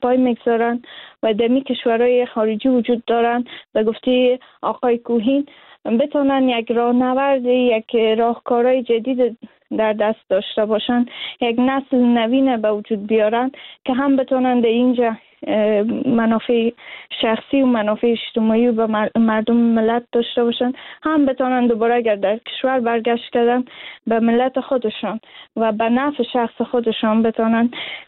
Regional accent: Afghanistan; از لحاظ فرهنگی که در افغانستان ما بزرگ شدیم،

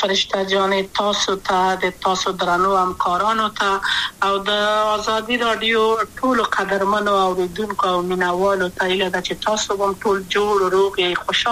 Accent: Kabul, Afghanistan; also born or lived in Wardak Province; زه خو اصلا د وردګو ولایت یم د پلار مې د وردګو ولایت ته خلګنسې کې د لې د کابل په تخت خپل سیمه کې یم او لویا شویم کابل که هم مکتب می دولسم پا کابل

